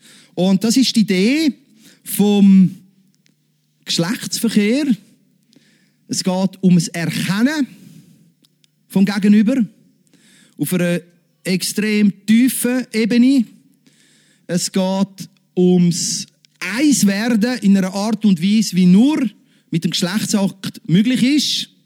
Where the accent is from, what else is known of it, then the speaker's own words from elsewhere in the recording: Switzerland; weil in der Regel wird die Ehe nach 15 Jahren geschieden bei uns in der Schweiz.